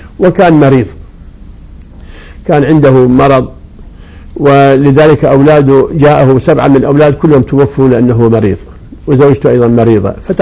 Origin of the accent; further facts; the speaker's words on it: Fallujah, Al Anbar, Iraq; born there; ولدت في الفلوجة، والفلوجة بلد عصامي محافظ، ومن أسرة الحمد لله علمية، يعني أعمامي وأبي كلهم درسوا العلم